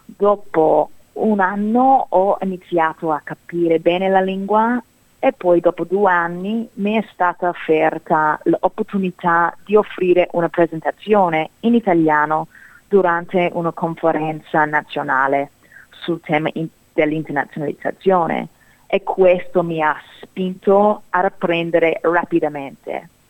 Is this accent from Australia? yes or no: yes; Australia; accent: Australian; Italian is a second language; E adesso non è ancora perfetto. Il mio accento è molto australiano o tropicale, come scherzano molti miei amici